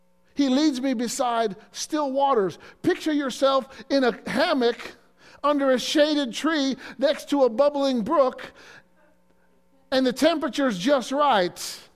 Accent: Illinois, United States; For example, the area that I grew up in Illinois, there's a state park called Starved Rock State Park.

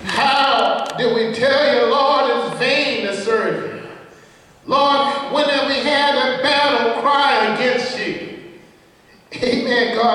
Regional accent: the South, United States; Growing up in the South, I often heard my mother say and sing the songs of Zion.

